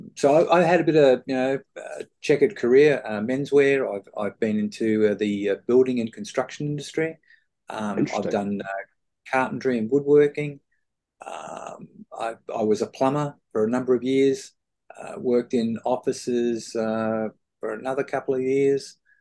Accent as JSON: {"language": "English", "region": "Victoria", "country": "Australia", "tie": "born or raised there", "also_born_or_lived": "Adelaide / Germany", "said": "we came to Victoria. And so living in Melbourne, and I've lived in Sydney"}